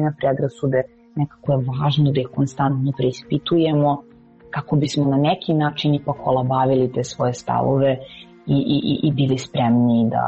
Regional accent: Serbia; Sad, ne znam, ja sam Srpkinja

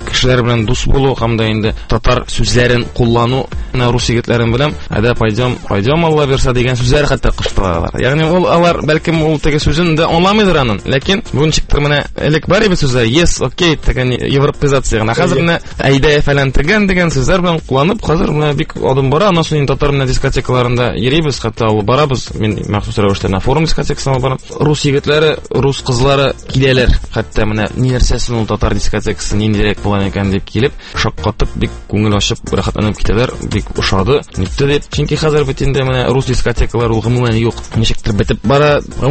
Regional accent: Kazan, Tatarstan, Russia; born there; 30 октябрендә 1982 елны дөньяга барлыкка килдем. Үзем мин Казанда тудым. Әти шулай ук Казан егете, ул да булса менә элек Яңа Бистә дигән бистә бар ие. Шунда туып үскән, аның әти-әнисе Арча ягыннан килгәннәр.

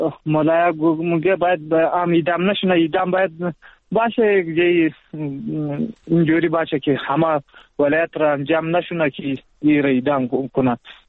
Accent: Afghanistan; من ساکنیم افغان هستیم، از ولایت زابل ولسوالی خاک افغان هست میزنیم.

